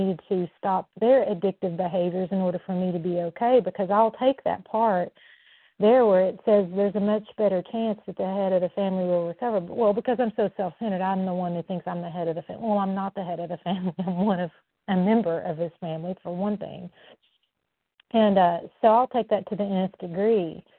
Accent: Tennessee, United States; now in Orlando, United States; I'm from Tennessee, gratefully recovered, but I'm currently in Orlando, Florida.

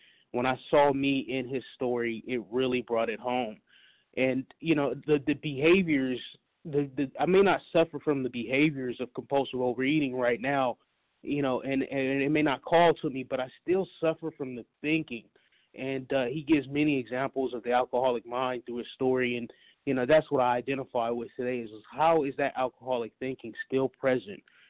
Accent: Los Angeles, California, United States; I'm from Los Angeles.

